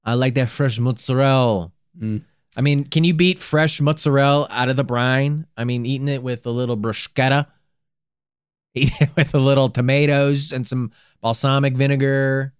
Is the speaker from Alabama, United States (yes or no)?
no; Albany, New York, United States; Well, I'm from Albany, and I've never heard that expression.